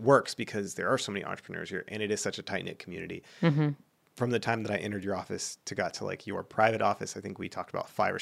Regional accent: Dallas, Texas, United States; now in Houston, United States; I was raised to hate Houston. So I was raised in Dallas. So it was just bred into me that like Houston sucks.

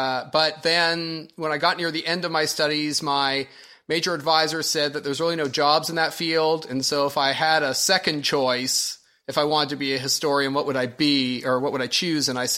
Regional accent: Ontario, Canada; now in United States; I'm from Ontario

